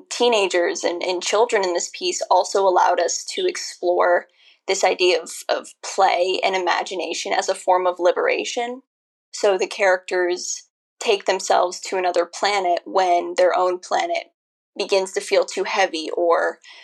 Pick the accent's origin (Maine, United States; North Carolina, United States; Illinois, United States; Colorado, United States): Colorado, United States; I grew up in Colorado, and now I'm based in California